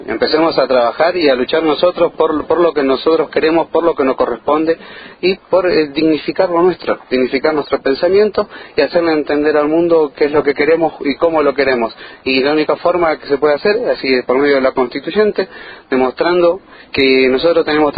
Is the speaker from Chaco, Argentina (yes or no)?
yes; Chaco, Argentina; vengo de la provincia del Chaco, del departamento Bermejo